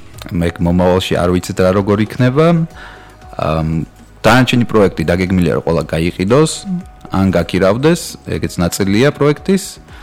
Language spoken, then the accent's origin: Georgian; United States; now in Georgia; მე გავიზარდე ამერიკაში, სკოლა, უნივერსიტეტი დავამთავრე ამერიკაში, განათლებით ფინანსისტი ვარ და სულ რაღაც 2 წელზე ცოტა მეტი რაც დავბრუნდი საქართველოში